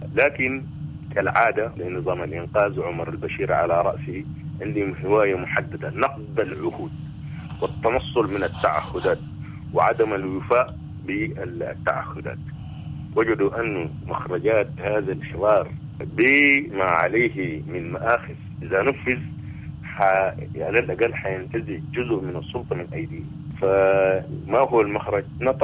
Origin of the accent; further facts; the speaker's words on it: Sudan; يعني نحن كشعب سوداني نتساءل أين ذهب هذا المال المختلس